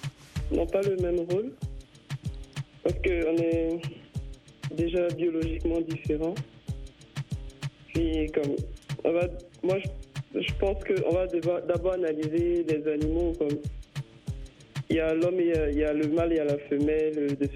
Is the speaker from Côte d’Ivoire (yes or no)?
yes; Côte d’Ivoire; moi je suis africaine, je suis ivoirienne.